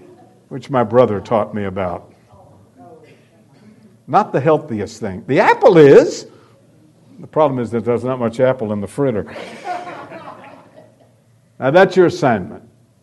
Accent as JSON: {"language": "English", "region": "the South", "country": "United States", "said": "Obviously, I'm from the South."}